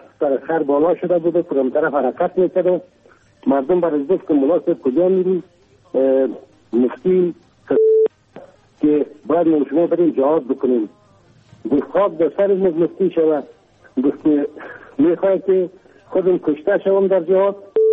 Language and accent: Persian; Kabul, Afghanistan; اصلا از کابل هستم.